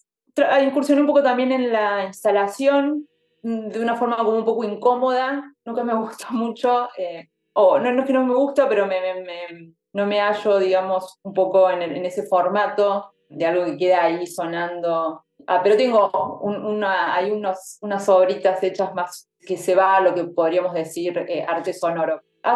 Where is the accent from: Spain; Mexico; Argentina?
Argentina; Córdoba; now in Buenos Aires, Argentina; Bueno, yo soy de Córdoba, no soy de Buenos Aires.